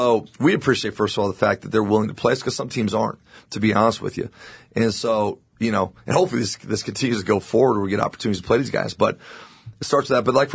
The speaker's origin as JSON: {"language": "English", "town": "Arvada", "region": "Colorado", "country": "United States", "tie": "born or raised there", "said": "I grew up in Arvada."}